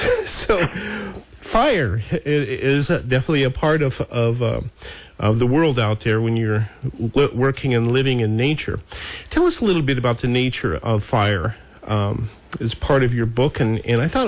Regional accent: Montana, United States; Well, I am from Montana, and I recall working on a ranch one summer in Montana

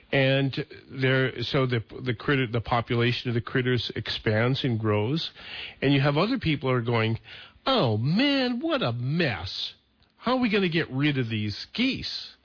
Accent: Billings, Montana, United States; when I was growing up in Billings, Montana, and I had a paper route

